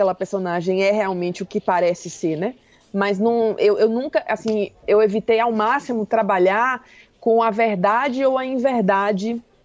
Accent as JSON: {"language": "Portuguese", "town": "Salvador", "region": "Bahia", "country": "Brazil", "tie": "born or raised there", "lives_now": "São Paulo, Brazil", "said": "Eu apesar de estar em São Paulo, eu sou baiana, né? Eu fui criada em Salvador."}